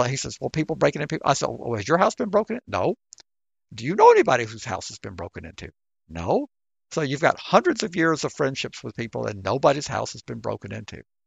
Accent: Covington, United States; Well, and then in my hometown of Covington, there was a service shelter of some type that they've closed.

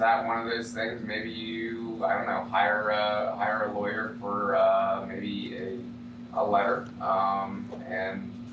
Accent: Virginia, United States

